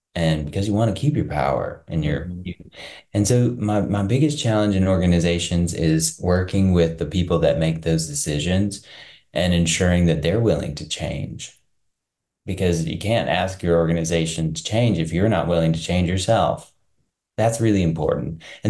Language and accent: English; Missouri, United States; I come from Missouri and I was not accepted there.